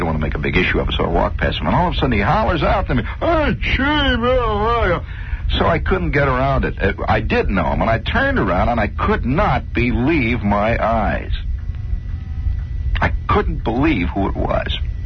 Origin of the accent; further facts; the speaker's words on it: Indiana, United States; accent: Indiana; So I'm absolutely my best behavior, and I'm trying to curb my Indiana accent.